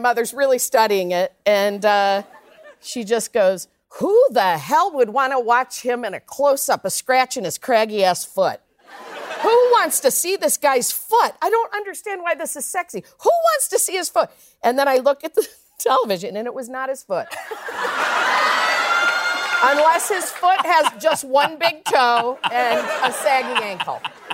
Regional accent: Midwest, United States; And I grew up in the Midwest, so it's very recognizable to me of all those kind of strange school characters

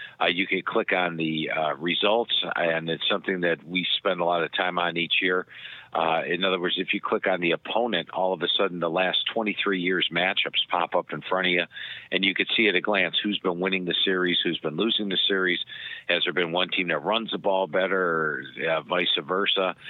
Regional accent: Cleveland, Ohio, United States; because it's growing up in Cleveland, Ohio. The Browns were big back then

